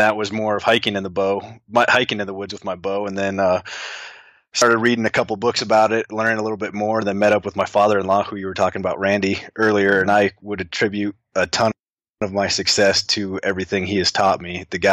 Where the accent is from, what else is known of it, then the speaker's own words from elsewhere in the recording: Powell, Wyoming, United States; born there; I was born up in Powell, Wyoming, and my dad was hunting up there.